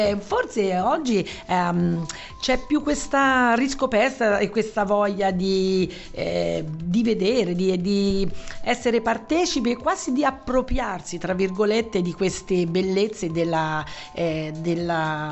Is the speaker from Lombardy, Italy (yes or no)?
no; Assisi, Umbria, Italy; anch'io vengo da Assisi, quindi considerata una città per eccellenza medievale, no? Perché è legata a San Francesco, Santa Chiara